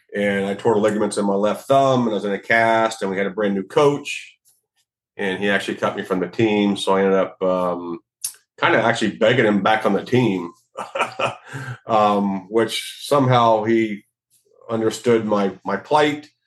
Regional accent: Florida, United States; I grew up in South Florida. So, really, my dad and I were both kind of Braves fans.

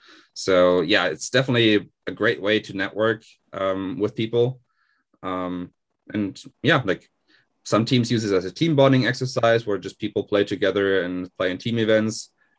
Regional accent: Germany; English is a second language; moved away as an adult; now in United States; I'm German myself, so I grew up in Germany, moved to the US about like 7-8 years ago, and came through the University of Oklahoma, actually. I did my master's in Oklahoma

